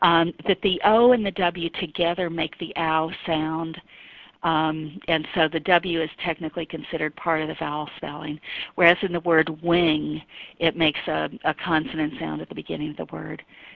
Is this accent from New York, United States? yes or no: no; New Jersey, United States; now in Oregon, United States; I grew up in New Jersey, and I'm going to exaggerate a little, but I grew up pronouncing them Dawn and Don.